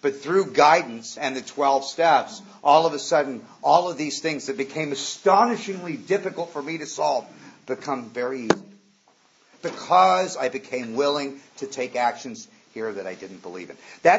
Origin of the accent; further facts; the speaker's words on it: Malibu, California, United States; I grew up in Malibu. I want a yacht and a Learjet.